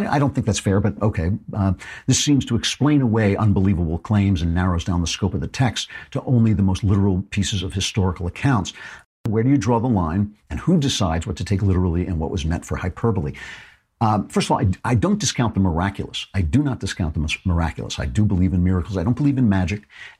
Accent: United States; maybe just because I'm an American

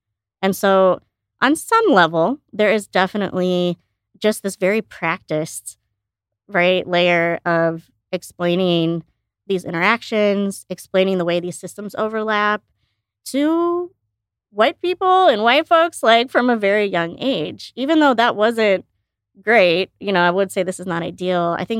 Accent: Illinois, United States; born or raised there

